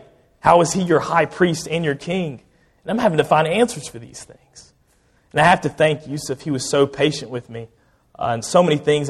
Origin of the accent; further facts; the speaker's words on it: Prattville, Alabama, United States; I grew up in Prattville.